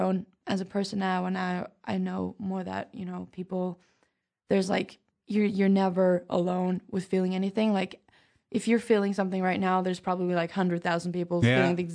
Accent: Norway; I'm from Norway, which is like the safest country in the world, from like a middle class family.

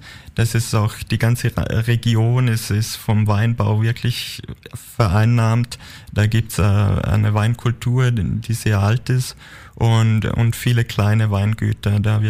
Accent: Austria; Brana ist aus Serbien, ich bin aus Österreich

